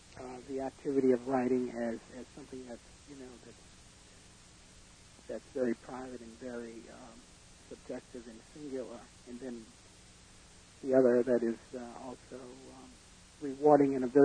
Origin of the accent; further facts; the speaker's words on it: Atlanta, Georgia, United States; born there; I went back to, I was born in Atlanta, and I went back there after many, many years on a trip